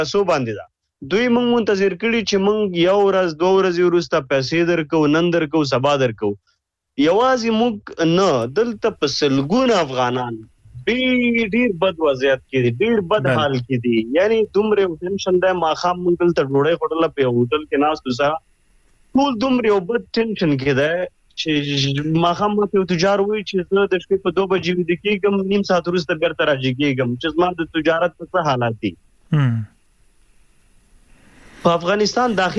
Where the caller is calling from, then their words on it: China; د چین هیواد نتا سره پاړی کې